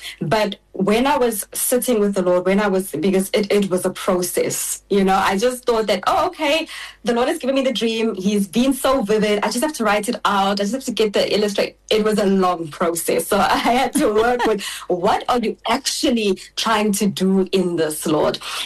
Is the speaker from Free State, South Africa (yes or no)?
no; KwaZulu-Natal, South Africa; I was brought up in Ishawi in KZN, I have an understanding. I used to be able to speak and understand Zulu, but now not so much. IsiZulu, sorry. Not so much the speaking, but more just the understanding.